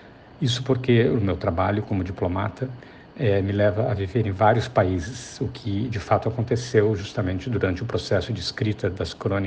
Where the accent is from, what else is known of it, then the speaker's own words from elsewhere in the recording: Curitiba, Paraná, Brazil; born there; E existe ainda a minha cidade natal, Curitiba, que está sempre ali, toda hora sendo lembrada e comparada com as outras cidades